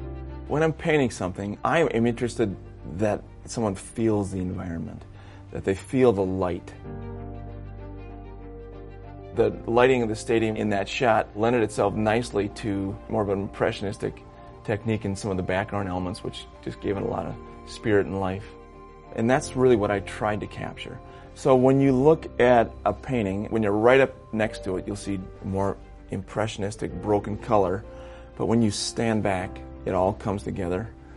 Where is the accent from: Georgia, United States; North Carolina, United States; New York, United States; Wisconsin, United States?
Wisconsin, United States; Kewaskum; I grew up in Keewaskum, 80 miles south of here. Mom and Dad lived in the country.